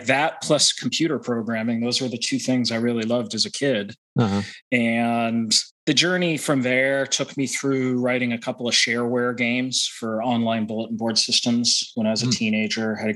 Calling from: Boston, Massachusetts, United States; I'm in the East Coast around Boston.

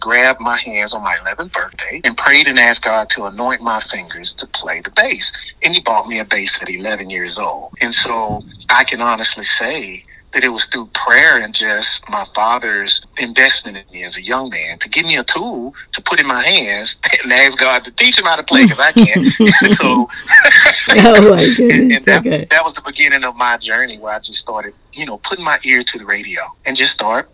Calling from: Birmingham, Alabama, United States; From the great, great center of all movements, Birmingham, Alabama.

